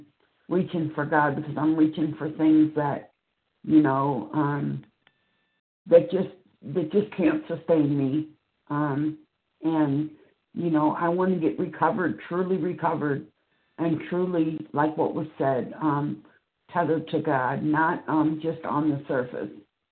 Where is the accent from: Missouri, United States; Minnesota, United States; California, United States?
Missouri, United States; I am from Missouri